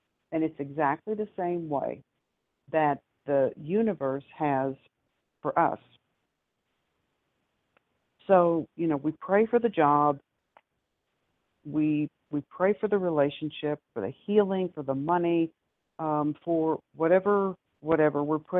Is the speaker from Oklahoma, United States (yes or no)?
yes; Oklahoma, United States; And I know when I grew up in Oklahoma, and which was the last place that they put the Indians.